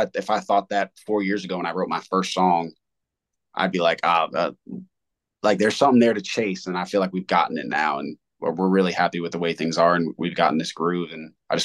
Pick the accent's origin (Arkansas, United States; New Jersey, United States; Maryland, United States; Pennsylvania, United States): Maryland, United States; born there; also born or lived in Rhode Island / South Korea / Virginia / South Carolina; I was born in Maryland and moved to Rhode Island for a few years. My dad was in the Army, so this is why we moved around.